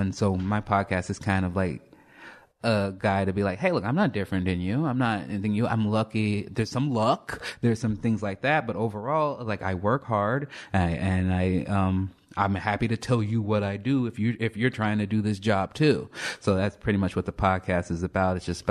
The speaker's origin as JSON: {"language": "English", "town": "Chicago", "region": "Illinois", "country": "United States", "tie": "born or raised there", "said": "And I grew up in the south side of Chicago, which is kind of a tough area, and my mom was a single parent"}